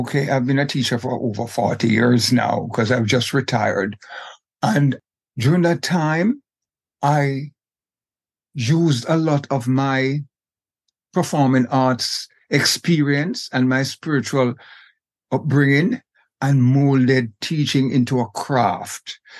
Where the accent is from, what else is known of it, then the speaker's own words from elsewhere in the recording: Jamaica; moved away; also born or lived in Bahamas; So growing up in Jamaica was very exciting to me.